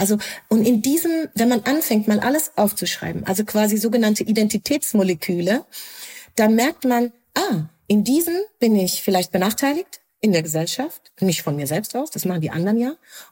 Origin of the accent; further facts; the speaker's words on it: Germany; weil ich das ja andauernd und sehr oft seit meiner Kindheit schon gefragt wurde und als Antwort immer Deutschland sagen kann, was mir da nicht geglaubt wird.